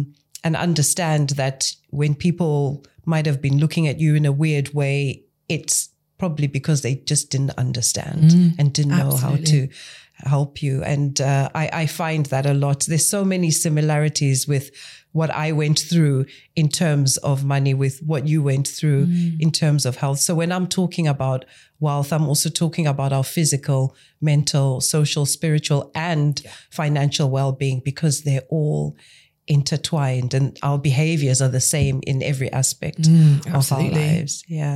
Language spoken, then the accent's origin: English; Zimbabwe; now in United Kingdom; I grew up in Zimbabwe, moved to the UK.